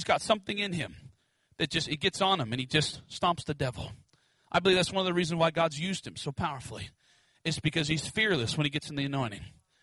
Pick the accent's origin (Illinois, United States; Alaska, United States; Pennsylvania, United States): Alaska, United States; I'm standing on this stage in my home state in Alaska, and I'm saying, don't leave my home state out, Lord.